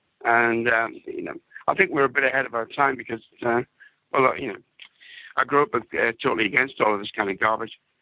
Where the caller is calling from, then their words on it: North East England, United Kingdom; I live in Northumberland.